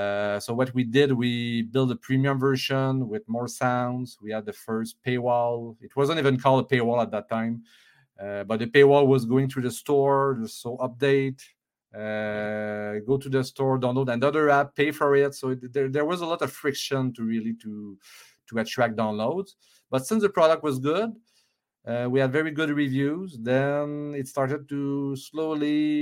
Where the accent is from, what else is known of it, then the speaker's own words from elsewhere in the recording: Canada; English is a second language; Again, because we are French Canadian and we didn't really realize this.